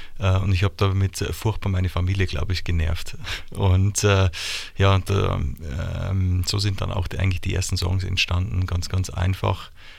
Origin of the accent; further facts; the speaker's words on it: Munich, Bavaria, Germany; now in Uzwil, Switzerland; Singer-Songwriter aus Utzwil. Das ist irgendwo zwischen Zürich und St. Gallen. Und aufgewachsen bin ich aber im Raum München, also eigentlich in Oberbayern.